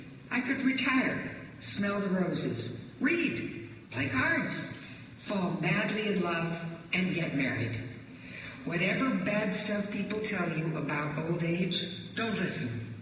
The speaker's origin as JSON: {"language": "English", "town": "Los Angeles", "region": "California", "country": "United States", "tie": "born or raised there", "said": "I grew up in Los Angeles."}